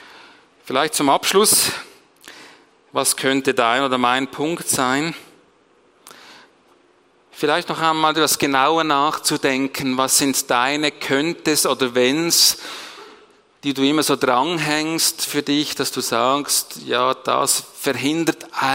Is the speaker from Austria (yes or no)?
no; Switzerland; Als Schweizer würde ich doch sagen, wenn du die Freiheit wählen kannst und die Gefangenschaft, dann wählst du logischerweise die Freiheit.